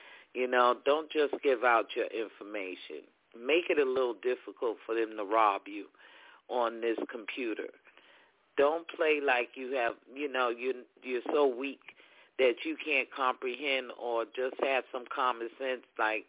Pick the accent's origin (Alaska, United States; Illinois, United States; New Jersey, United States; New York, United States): New York, United States; Ellenville; I'm from Ellenville, New York, the KKK capital of this state.